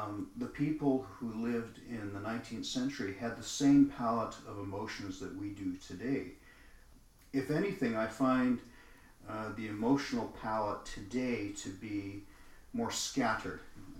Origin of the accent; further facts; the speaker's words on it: Canada; Yeah, I'm a Canadian composer